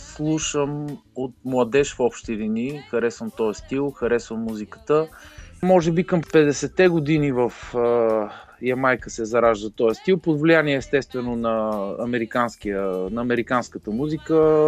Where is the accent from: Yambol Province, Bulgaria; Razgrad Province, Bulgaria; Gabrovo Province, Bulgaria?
Gabrovo Province, Bulgaria; Sevlievo; даже да не кажа, че аз съм от Севлиево родом